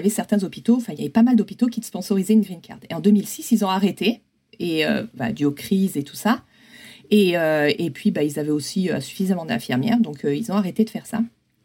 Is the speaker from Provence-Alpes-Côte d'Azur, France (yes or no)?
yes; Provence-Alpes-Côte d'Azur, France; now in Grenoble, France; ce qui m'a menée à venir à Grenoble, parce que je suis originaire des Hautes-Alpes.